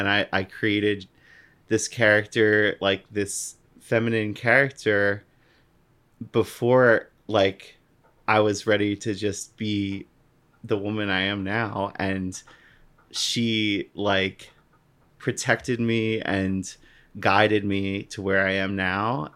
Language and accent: English; Westchester, New York, United States; maybe like I have a more boring voice because like I'm from Westchester, I'm not like from the Bronx or whatever.